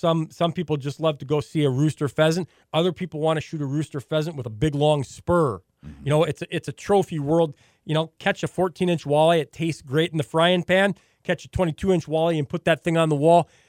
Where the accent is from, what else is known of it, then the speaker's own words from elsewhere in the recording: Williston, North Dakota, United States; born there; I was born out in Williston, and I've got to go back there and work every once in a while.